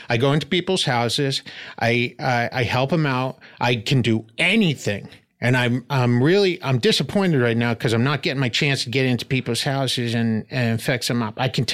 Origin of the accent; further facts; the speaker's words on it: Medford, Massachusetts, United States; Yeah, I'm from Medford, Massachusetts.